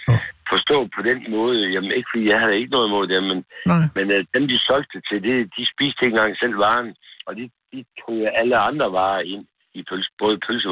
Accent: Horsens, Central Denmark Region, Denmark; also born or lived in Østbjerg; Jeg er fra Horsens. Ja, det vil sige, at jeg er ikke født i Horsens. Jeg kom til Horsens 6-årige.

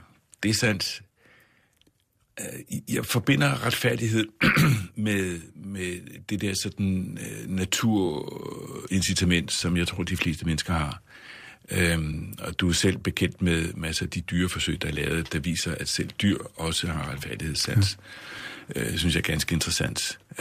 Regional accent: Indonesia; da vi boede i Indonesien, hvor jeg voksede op.

